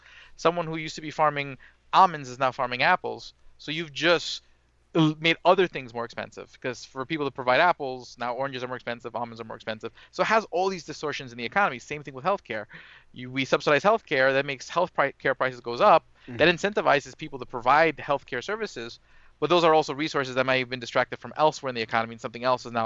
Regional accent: Brooklyn, New York, United States; I'm from Brooklyn, so I'm probably not too far from where you're at.

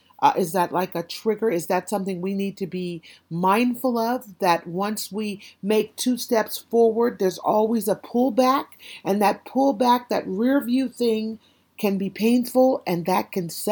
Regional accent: Oakland, California, United States; everybody knows I'm from Oakland. And at one point in Oakland, you know, it was a profession to be a drug dealer.

